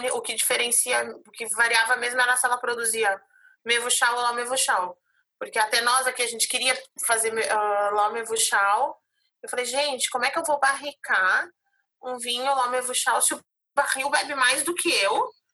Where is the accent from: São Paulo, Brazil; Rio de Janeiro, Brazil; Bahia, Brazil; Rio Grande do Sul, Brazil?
Rio Grande do Sul, Brazil; E como a gente é gaúcho e tal, eu acabei procurando lá